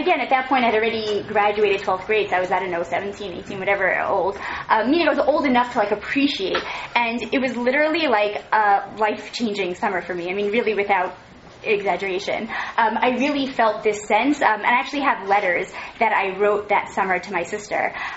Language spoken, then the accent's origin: English; Highland Park, New Jersey, United States; I grew up in Highland Park, New Jersey. Don't know if anybody else did, but I went to RPRY.